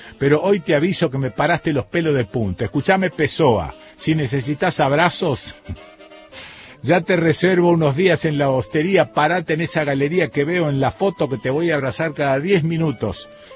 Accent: Argentina; Como antártico argentino

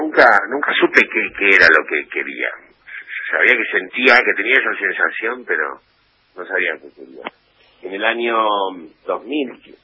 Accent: Buenos Aires, Argentina; Yo me crié en Caballito, en la calle, jugando a la pelota.

